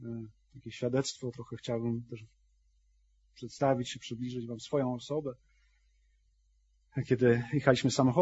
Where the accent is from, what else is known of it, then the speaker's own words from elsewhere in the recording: Świnoujście, West Pomeranian Voivodeship, Poland; I tam w Świnoujściu, skąd pochodzę, szliśmy z grupą młodzieży